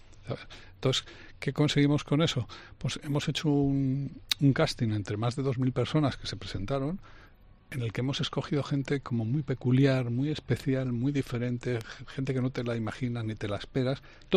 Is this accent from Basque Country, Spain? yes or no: yes; Bilbao, Basque Country, Spain; Pues tú imagínate que yo soy de Bilbao.